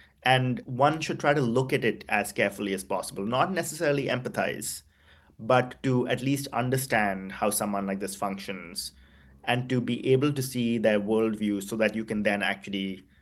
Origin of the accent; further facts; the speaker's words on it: Delhi, India; I grew up in Delhi. I know that period from my childhood. I was born in 1984.